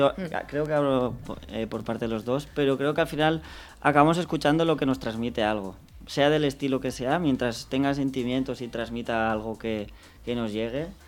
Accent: Valencia, Valencian Community, Spain; also born or lived in Rubielos; yo es que soy medio de Valencia y medio de allí.

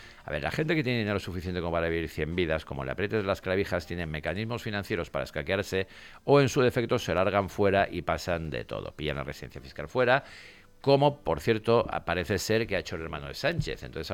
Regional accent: Andorra; ojalá en mi país, en Andorra también hay cantidad de cochazo.

